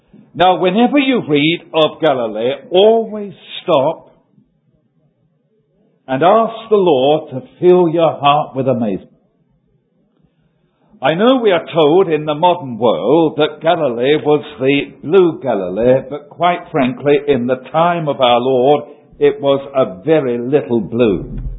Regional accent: London, United Kingdom; So you can imagine, being a Cockney, I raised my eyebrows when I read that.

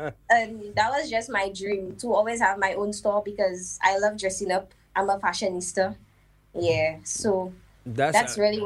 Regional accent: Castries, St. Lucia; I'm from Castries. I was brought up Waterworks Road. I attended the Entrepot Secondary School.

